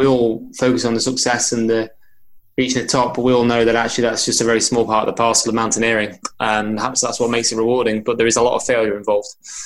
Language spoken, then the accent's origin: English; Chester, North West England, United Kingdom; Carried the torch from my hometown of Chester.